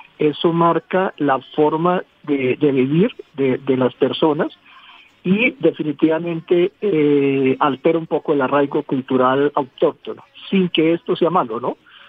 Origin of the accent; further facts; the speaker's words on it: Colombia; amo mi tierra, me siento muy orgulloso de ser llanero, soy defensor de todo lo que tenga que ver con el llano